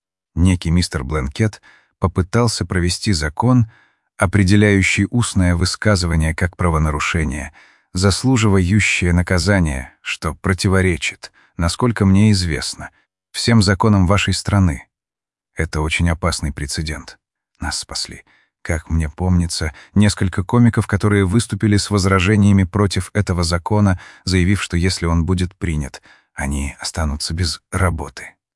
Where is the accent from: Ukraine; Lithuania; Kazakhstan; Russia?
Russia; когда я рос в России, я не мог сказать, кто украинец, кто русский, кто белорус.